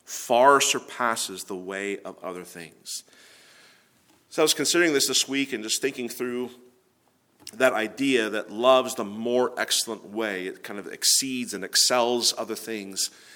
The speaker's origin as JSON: {"language": "English", "town": "Seattle", "region": "Washington", "country": "United States", "said": "I'm from Seattle, Washington."}